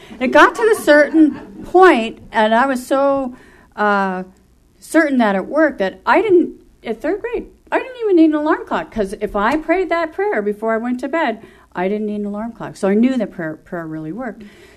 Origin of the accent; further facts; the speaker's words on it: Ho-Ho-Kus, New Jersey, United States; And I was born and raised in New Jersey, northern New Jersey, Hohokus, New Jersey, where the Lenni Lenape Indians were.